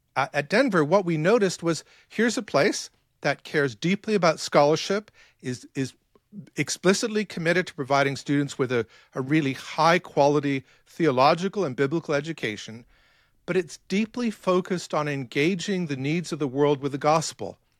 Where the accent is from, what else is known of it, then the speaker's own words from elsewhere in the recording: Wales, United Kingdom; Sure. I grew up in Wales.